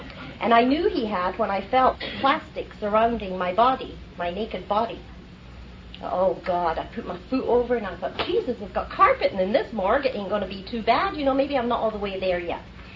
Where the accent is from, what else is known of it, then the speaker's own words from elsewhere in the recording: Scotland, United Kingdom; Well, in case you think I talk funny, I'm from Scotland.